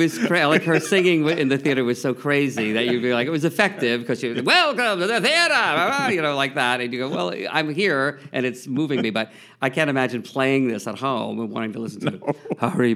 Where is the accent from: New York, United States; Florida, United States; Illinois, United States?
New York, United States; Long Island; I was born on off of Bleecker Street on Downing Street.